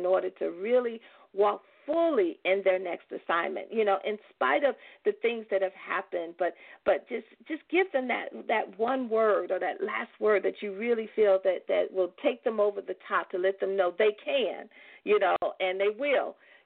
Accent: Chicago, Illinois, United States; Yes, I am. And Southside.

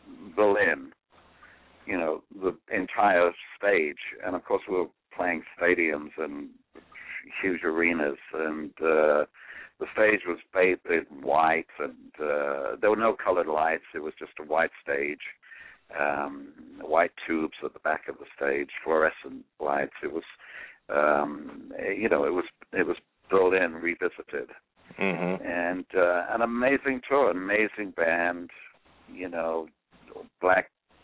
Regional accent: England, United Kingdom; moved away as an adult; now in United States; I obviously, as an Englishman, I'd always been intrigued by America and American music

